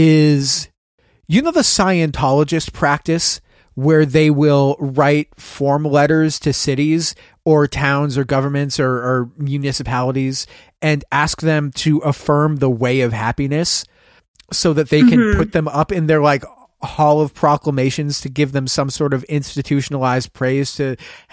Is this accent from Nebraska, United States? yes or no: no; Oregon, United States; I'm from Oregon.